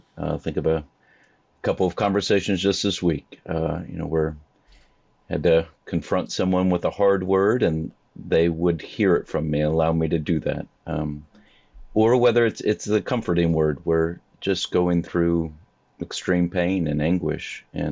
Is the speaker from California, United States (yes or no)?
no; Springfield, Illinois, United States; Grew up in Springfield, Illinois.